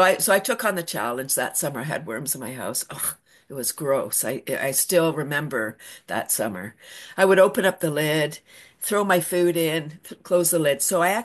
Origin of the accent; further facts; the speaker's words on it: Toronto, Ontario, Canada; I'm from Toronto, and I moved out of Toronto and bought my house in 93.